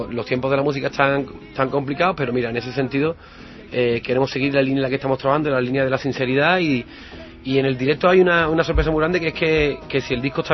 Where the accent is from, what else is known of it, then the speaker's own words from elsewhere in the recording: El Viso del Alcor, Andalusia, Spain; la del Viso, que es mi pueblo, es la semana siguiente.